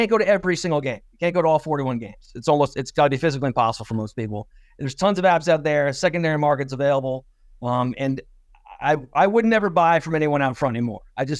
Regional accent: Poughkeepsie, New York, United States; also born or lived in New Jersey; full disclosure, I was born in New Jersey. I can't help that, but I'm from Poughkeepsie, New York.

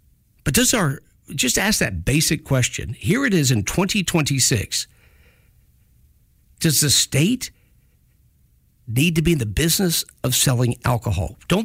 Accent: United States; I'm American. We come from Ireland, but I'm American.

